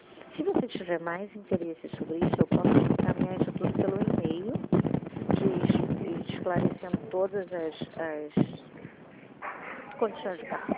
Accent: Rio de Janeiro, Brazil; eu sou aqui do Rio de Janeiro, da Central do Rio, nós ficamos no MEI. Então, eu sou do Rio Meier

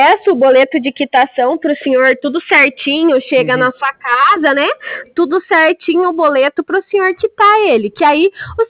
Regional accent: Cascavel, Paraná, Brazil; Sou de Cascavel, sim.

